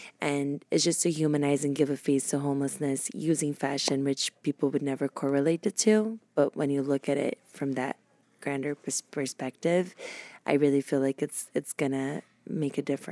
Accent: Brazil; So I was born in Brazil

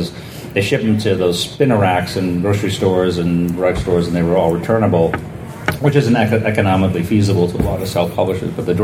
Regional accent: Maine, United States; And again, growing up in Maine, we would make on a day off, a buddy of mine that read comics would make a pilgrimage down to Million Year Picnic, which was in central Boston.

